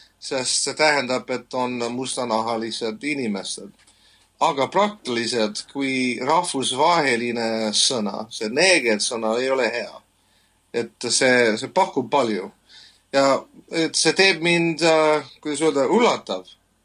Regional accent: United States; Estonian is a second language; now in Estonia; Kui ma mõtlen sellest, et minu südames on kaks lipud. Üks on Ameerikast, kus ma olen pärit, ja teine on Eesti lip, sinine must valge.

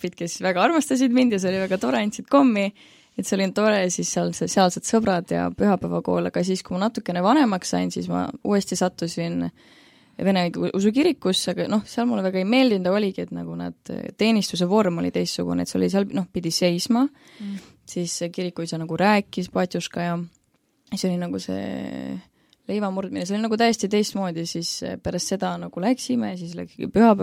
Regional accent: Tallinn, Harju County, Estonia; olen 22, olen Tallinnast.

